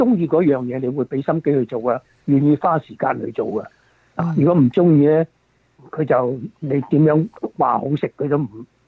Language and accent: Cantonese; China; 我們中國人呢就很喜歡吃那些辣的那些是吧